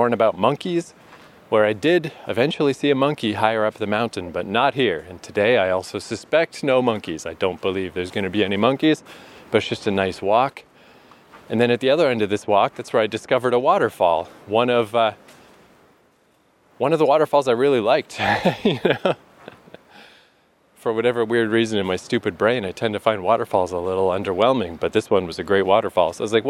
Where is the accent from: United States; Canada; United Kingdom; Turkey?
Canada; Again, I'm Canadian.